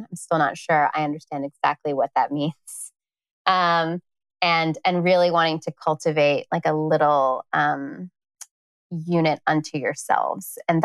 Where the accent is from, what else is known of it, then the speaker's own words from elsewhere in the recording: Midwest, United States; So I grew up in the American Midwest on white bread and Jesus. I was Catholic. I was kind of steeped in a lot of the messages that a young Catholic girl gets.